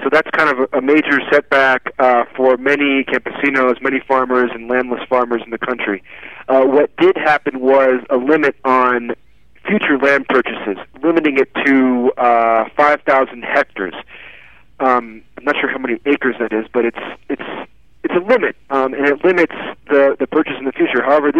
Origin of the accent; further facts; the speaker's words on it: United States; Especially as an American, it's very different from our experience with our constitution.